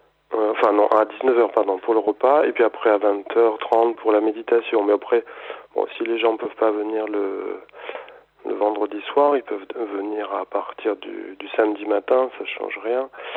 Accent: Montauban, Occitanie, France; also born or lived in Paris region; je suis originaire de Montauban, mais j'étais en région parisienne.

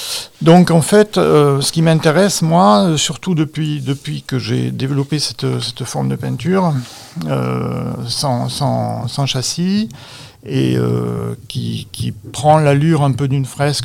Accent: Cahors, Occitanie, France; Quand j'étais jeune à Cahors, c'était très facile pour ma génération d'être au courant de tout ce qui se faisait

